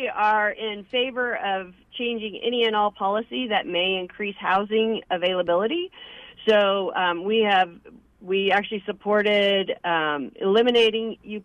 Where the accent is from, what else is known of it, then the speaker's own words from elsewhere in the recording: Fort Collins, Colorado, United States; being in Fort Collins is fantastic. I really do love my hometown, but we have an incredibly active political environment here in Fort Collins